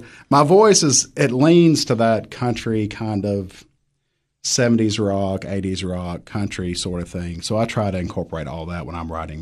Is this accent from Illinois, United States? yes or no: no; Silver Point, Tennessee, United States; also born or lived in Nashville; So I grew up in Silver Point, Tennessee, the metropolis down there below Baxter.